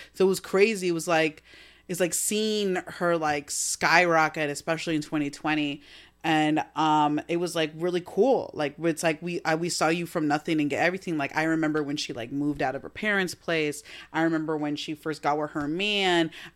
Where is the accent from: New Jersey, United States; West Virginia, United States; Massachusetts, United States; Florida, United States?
New Jersey, United States; I think, you know, we're from Jersey, and like, you will watch the Jersey Shore, Real Housewives, and be like, are there people that actually talk like that?